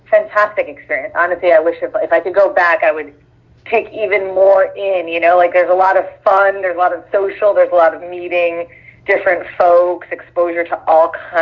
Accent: Minnesota, United States; born there; Okay, so I was born in Minnesota. My parents are from India. And so it was very, not a lot of Indians in Minnesota.

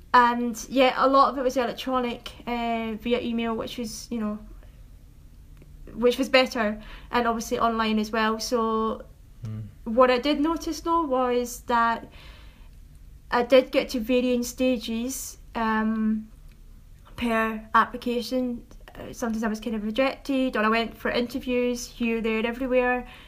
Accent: Glasgow, Scotland, United Kingdom; I'm 26 years old and I'm actually from Glasgow.

